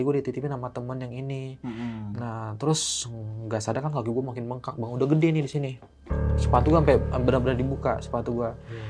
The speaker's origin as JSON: {"language": "Indonesian", "region": "Jakarta", "country": "Indonesia", "said": "Nah, di situ gue jawab, gue orang Jakarta, pak."}